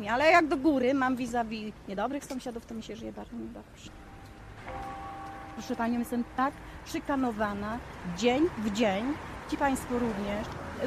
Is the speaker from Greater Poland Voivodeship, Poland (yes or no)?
yes; Wągrowiec, Greater Poland Voivodeship, Poland; Sam Wągrowiec, no jest super, no przecież no jak, no mieszkam tutaj od urodzenia i jest piękne jezioro, jest teraz rynek zrobiony